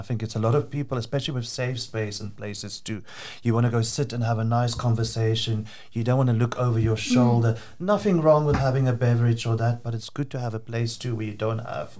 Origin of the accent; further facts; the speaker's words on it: South Africa; Growing up in South Africa, we had an oyster festival too.